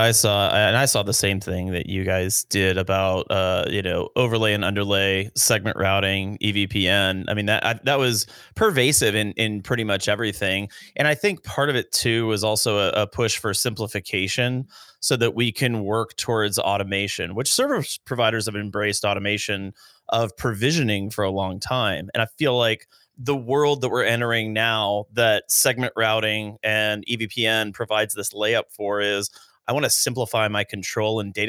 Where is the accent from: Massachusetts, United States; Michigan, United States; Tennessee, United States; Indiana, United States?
Indiana, United States; Christmas Story is very near and dear to my heart growing up in Northwestern Indiana.